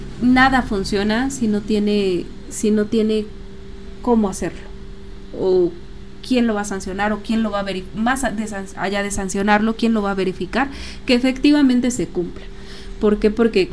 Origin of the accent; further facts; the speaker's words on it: Mexico; Quizá México también necesite eso, ¿no? Sí. Nosotros como mexicanos.